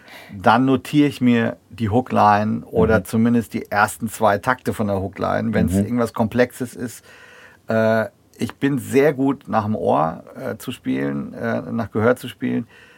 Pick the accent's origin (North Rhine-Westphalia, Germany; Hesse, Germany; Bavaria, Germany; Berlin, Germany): North Rhine-Westphalia, Germany; ich komme ja eigentlich aus NRW, also ich verstehe schon viel, aber nicht alles.